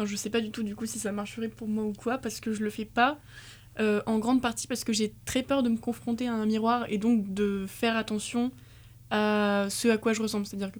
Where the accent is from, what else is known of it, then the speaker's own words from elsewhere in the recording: Nouvelle-Aquitaine, France; moved away; moi je viens de Dordogne, donc c'est plutôt loin, je rentre pas souvent.